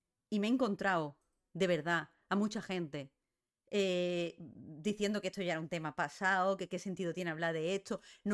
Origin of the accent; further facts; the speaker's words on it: Andalusia, Spain; cuando yo veo Blasphemous como andaluza